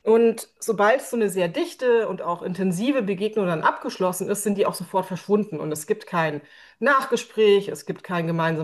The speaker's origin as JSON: {"language": "German", "region": "Bavaria", "country": "Germany", "tie": "born or raised there", "said": "Ich bin eigentlich in Bayern groß geworden und wer Bayern kennt, weiß, dass es da sehr konservativ zugeht."}